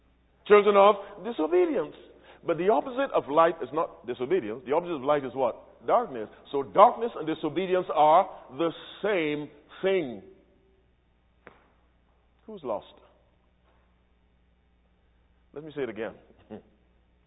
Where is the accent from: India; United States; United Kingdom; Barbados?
Barbados; As a boy, growing up in Barbados.